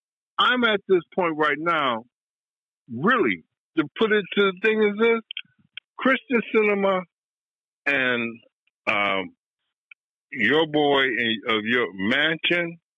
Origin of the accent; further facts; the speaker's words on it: United States; I'm calling in because I am an American. This is the only country I can live in.